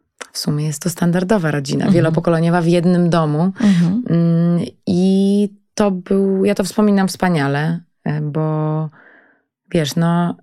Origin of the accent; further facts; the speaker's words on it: Masovian Voivodeship, Poland; ja się wychowałam pod Warszawą, więc niby w centrum i w dużym mieście, ale tak naprawdę w małym mieście, bo wychowałam się w takim 20-tysięcznym mieście, gdzie była mała społeczność, gdzie się wszyscy znali